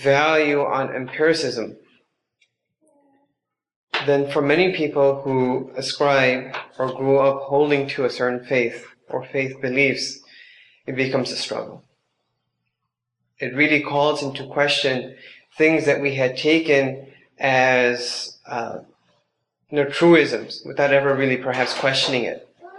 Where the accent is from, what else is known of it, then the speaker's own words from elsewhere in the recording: Chicago, Illinois, United States; I was born and raised in Chicago.